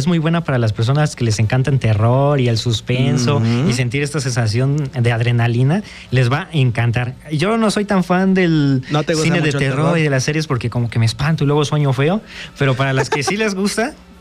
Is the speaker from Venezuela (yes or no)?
no; Mexico; Ahora sí, no solo el 15 de septiembre de que somos mexicanos, ¿no?